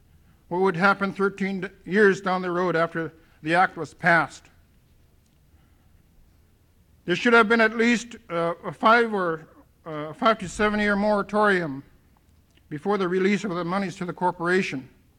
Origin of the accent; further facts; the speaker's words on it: Teller, Alaska, United States; also born or lived in Igloo; I grew up in Igloo and Teller, Alaska area, and I feel this is my homeland today. In my heart, it is my homeland, because that's where my roots are.